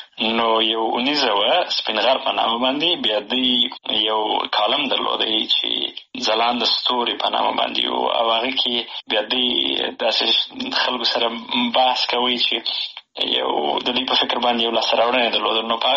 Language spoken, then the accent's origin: Pashto; Helmand, Afghanistan; also born or lived in Bagram / Pakistan / Kandahar / Nangarhar; نو خاپوړې مې په هلمند کې کړي دي ابتدایي مکتب مې وری شروع کړی وروسته کندهار ته او د کندهار نه همداسې ننګرهار ته